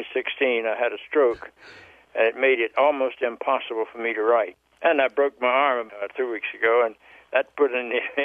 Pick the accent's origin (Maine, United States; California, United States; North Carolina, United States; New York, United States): North Carolina, United States; Charlotte; The first wave was that I grew up in the South in Charlotte, North Carolina, and I heard all sorts of justifications of segregation.